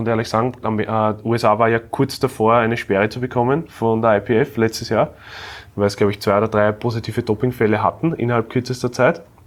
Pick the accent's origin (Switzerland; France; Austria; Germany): Austria